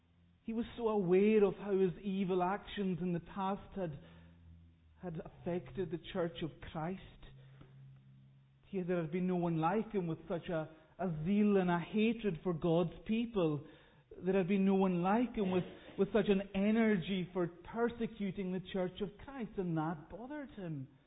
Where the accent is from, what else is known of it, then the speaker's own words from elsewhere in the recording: Isle of Lewis, Scotland, United Kingdom; I come from the Isle of Lewis in the Western Isles